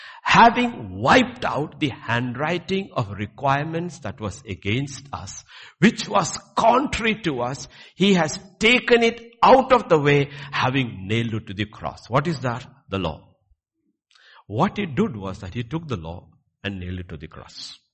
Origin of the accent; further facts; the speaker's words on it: Kerala, India; first language ml; English is a second language; That's why I like the English translation better than our regional translation. In my mother tongue, it's called Dukkavelliyaazhcha, means mourning, sad Friday.